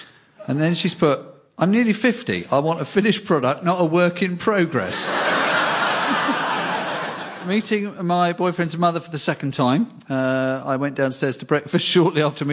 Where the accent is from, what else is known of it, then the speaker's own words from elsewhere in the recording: England, United Kingdom; I'm English. Every social encounter is awkward.